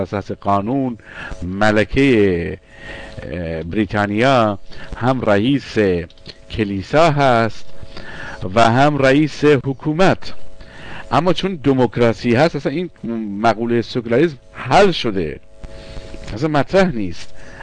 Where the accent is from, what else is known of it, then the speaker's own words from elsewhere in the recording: Iran; هممون به عنوان یک ایرانی که احساس مسئولیت میکنیم